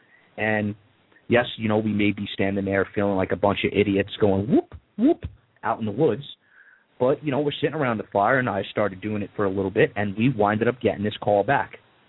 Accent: New York, United States; And mind you, I'm going to put this in place here and now that we're from New York, so we're not really allowed to carry guns.

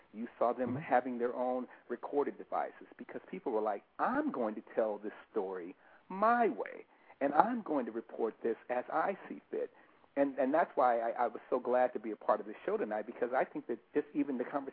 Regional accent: Los Angeles, California, United States; I grew up in Los Angeles when Los Angeles was, you know, had a huge population of African Americans.

